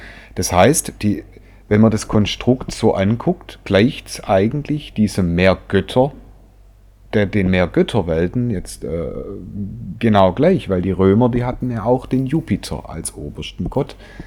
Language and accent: German; Schwäbisch Gmünd, Baden-Württemberg, Germany; Jetzt bei uns in Schwäbisch Gmünd gibt es ein Hölltal.